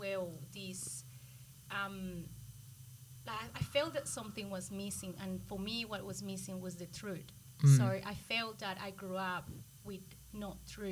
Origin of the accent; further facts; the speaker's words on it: Colombia; And so as I grew up in Colombia, it's a very Catholic country, so it was all about the religion.